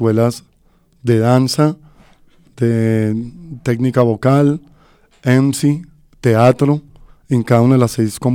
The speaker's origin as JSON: {"language": "Spanish", "town": "Soacha", "region": "Cundinamarca", "country": "Colombia", "said": "somos de Soacha, la Fundación Mundial Pide Vida nació acá en Soacha."}